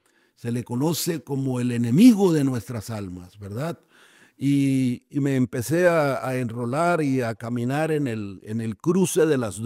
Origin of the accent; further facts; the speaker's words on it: Hermosillo, Sonora, Mexico; Nosotros somos de Hermosillo, Sonora.